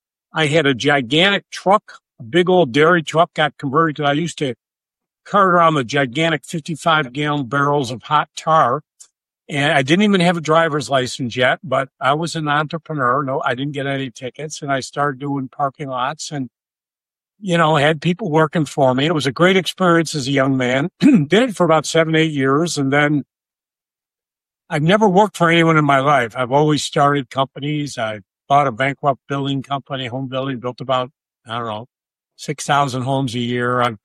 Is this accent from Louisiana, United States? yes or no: no; Syracuse, New York, United States; I mean, listen, I'm a kid from Syracuse who, you know, I mean, it's a fun story